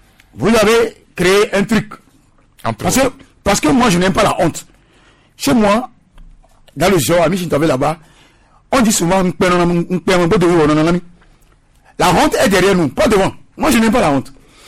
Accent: Togo

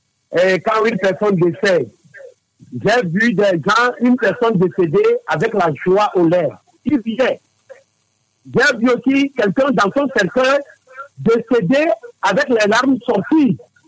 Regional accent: Togo; Je dis tous les temps que nous sommes tous des Togolais.

